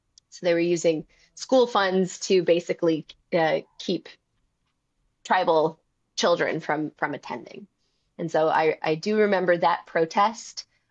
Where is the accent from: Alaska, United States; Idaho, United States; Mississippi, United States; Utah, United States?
Idaho, United States; Kamiah; also born or lived in Seattle, Washington / Chevy Chase, Maryland; And then my family moved back to my tribe's reservation, and I lived in Kamiai, Idaho, for abou